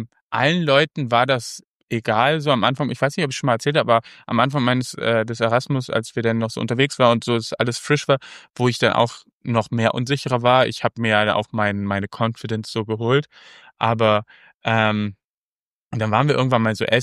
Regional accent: Germany; accent: German; Ich bin Deutscher. Ich habe einen starken deutschen Akzent.

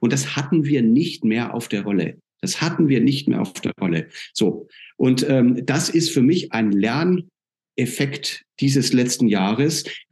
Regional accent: Germany; Die westlichen Länder und mein Heimatland Deutschland ganz vorne mit dabei

